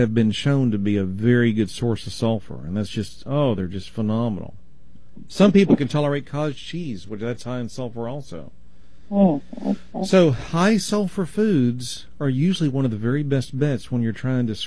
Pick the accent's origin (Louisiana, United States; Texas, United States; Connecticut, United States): Texas, United States; So I pronounce it autophagy because I'm from Texas.